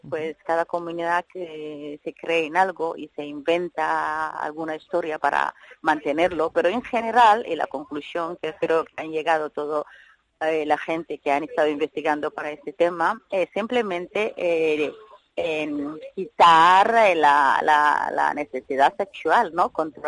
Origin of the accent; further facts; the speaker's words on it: Kenya; Yo soy de Kenia, pero de somalí, de Kenia.